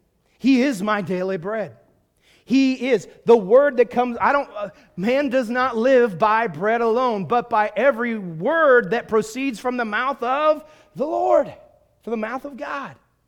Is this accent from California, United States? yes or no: no; Virginia, United States; accent: Virginia hick accent; I was raised in the East Coast, and so we always had those things. And I also have a big Virginia hick accent.